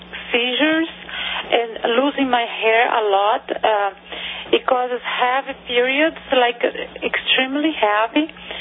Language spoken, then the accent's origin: English; Brazil; English is a second language; now in United States; I'm from Brazil.